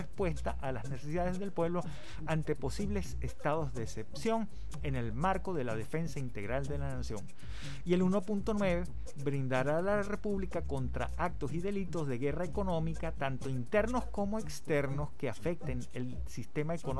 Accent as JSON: {"language": "Spanish", "country": "Venezuela", "said": "y a nosotros también como venezolanos a unir a nuestros pueblos"}